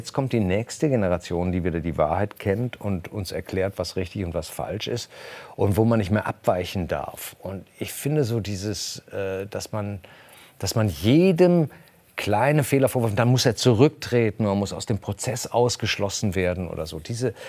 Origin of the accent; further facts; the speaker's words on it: Rhineland, Germany; ich komme ja aus dem Rheinland